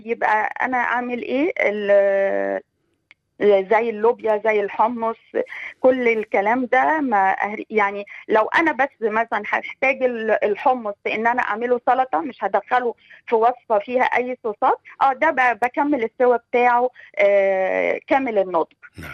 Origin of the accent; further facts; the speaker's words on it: Egypt; وخاصة احنا كمصريين عندنا البقوليات بنعمل منها كذا